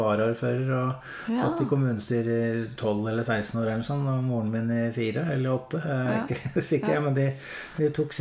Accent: Spydeberg, Østfold, Norway; der jeg kommer fra i Indre Østfold, Spydeberg.

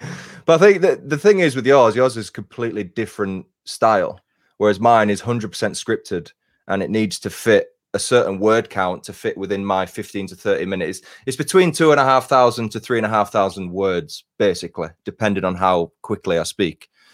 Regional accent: England, United Kingdom; we are all from Northern England

